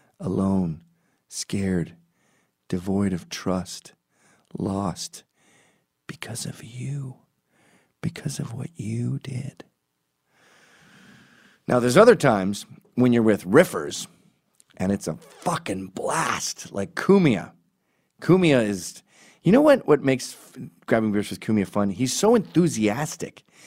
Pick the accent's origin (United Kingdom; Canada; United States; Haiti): Canada; Quebec; because I come from Quebec, where if you want to riff, you don't know if the person is French or English.